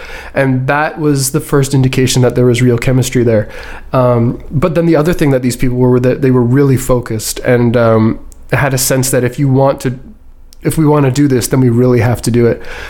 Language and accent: English; British Columbia, Canada; now in Montreal, Canada; I grew up in British Columbia, and I moved to Montreal actually to go to McGill.